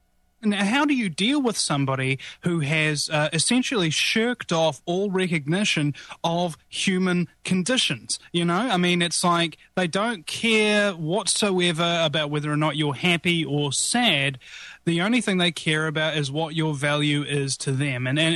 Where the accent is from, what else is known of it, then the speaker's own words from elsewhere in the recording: New Zealand; now in United States; Being a New Zealander, I mean, this might be an ironic thing to say, but it actually swelled me with Texas pride